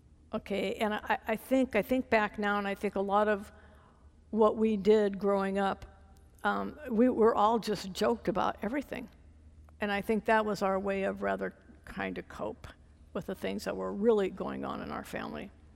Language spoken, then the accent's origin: English; North Dakota, United States; I was born and raised in North Dakota. Does anybody know where that's at?